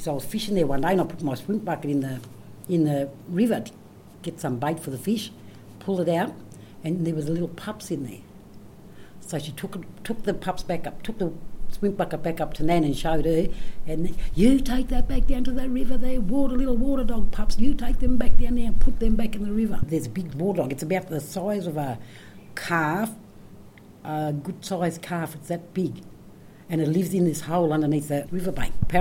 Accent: Walgett, New South Wales, Australia; I'm from Walgett, born and bred in Walgett. I went to school in Walgett, lived on Nemai Reserve, and then I moved to town with my nan.

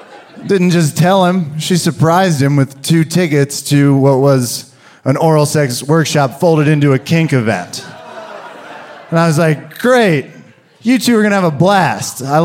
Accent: Kansas, United States; I was raised in Kansas. Our science and health curriculum was Jesus palming earth like a basketball.

